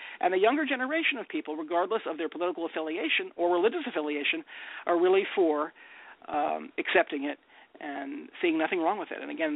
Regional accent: Austin, Texas, United States; I'm from Austin.

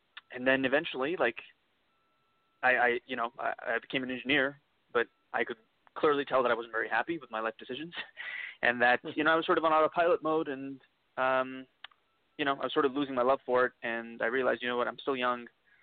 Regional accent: Kuwait; also born or lived in Mumbai, India; I'm originally from Mumbai, India. I was born there. And when I was three, I moved to the Middle East and growing up in Kuwait.

